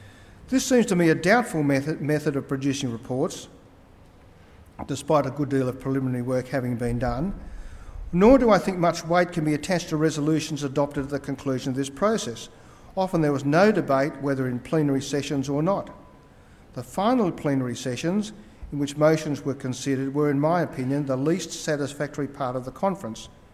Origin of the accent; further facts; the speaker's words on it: Australia; when I was present as the Australian lay rep on the Anglican Consultative Council